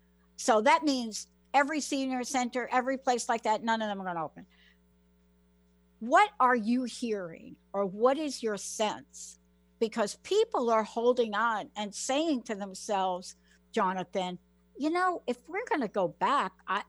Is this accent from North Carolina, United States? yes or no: no; New York, United States; I'm from New York, grew up on the East Coast, so I get to watch Cuomo every day.